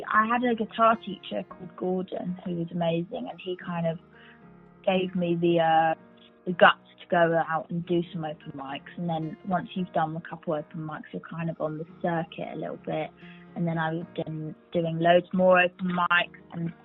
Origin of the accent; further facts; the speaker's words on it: Brighton, South East England, United Kingdom; moved away as an adult; now in London, United Kingdom; It was kind of inspired by growing up in Brighton